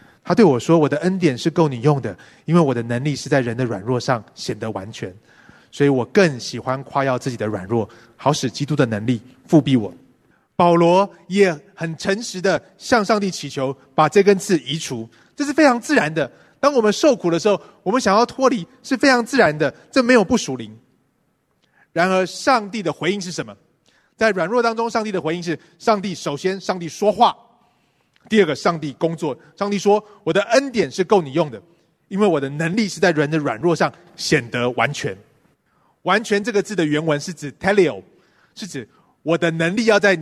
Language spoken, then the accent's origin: Chinese; Taipei, Taiwan; 我从小就在台北荣总里面长大，不是住院，是不是一根刺使我住院，是我妈妈在荣总里面工作，所以我们住在荣总的宿舍。